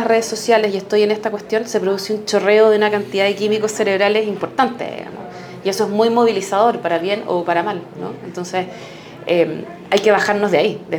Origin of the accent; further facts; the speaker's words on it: La Serena, Coquimbo, Chile; yo me acuerdo, yo soy de La Serena